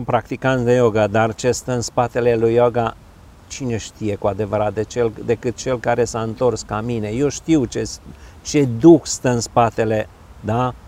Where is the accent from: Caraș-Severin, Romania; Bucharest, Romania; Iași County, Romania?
Caraș-Severin, Romania; Oravița; încă de mic copil am crescut la Oravița